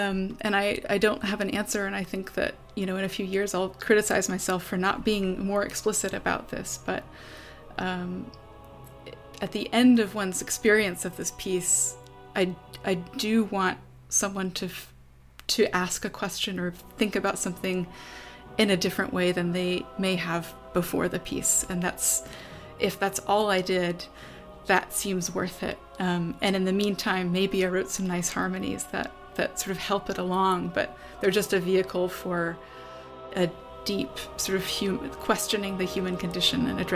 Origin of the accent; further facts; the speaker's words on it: United States; I'm an American composer, so I think about that identity